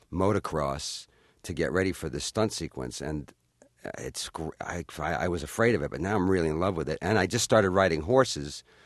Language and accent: English; Ireland; But then again, I'm Irish, so you never know.